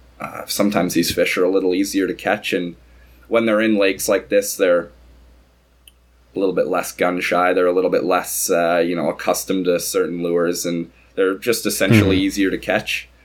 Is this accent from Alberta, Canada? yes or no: no; Kenora, Ontario, Canada; I grew up in Kenora, Ontario, Sunset Country.